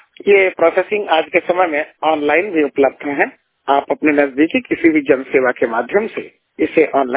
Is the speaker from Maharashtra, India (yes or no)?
no; Ambedkar Nagar, Uttar Pradesh, India; totally blind हूँ, district Ambedkar Nagar Uttar Pradesh का निवासी हूँ